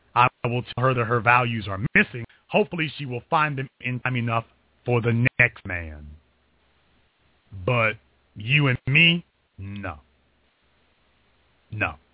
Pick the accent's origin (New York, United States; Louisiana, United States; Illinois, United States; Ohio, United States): Louisiana, United States; Now, I'm from Louisiana.